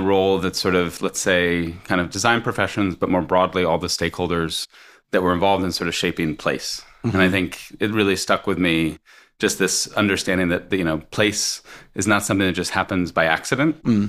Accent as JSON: {"language": "English", "region": "Colorado", "country": "United States", "tie": "born there", "said": "But I was born in the United States. I was actually born in Colorado."}